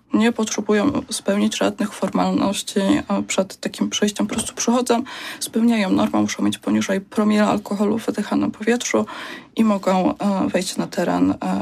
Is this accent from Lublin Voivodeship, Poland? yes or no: no; Poznań, Greater Poland Voivodeship, Poland; Znaczy ja, jako że wychowałam się w Poznaniu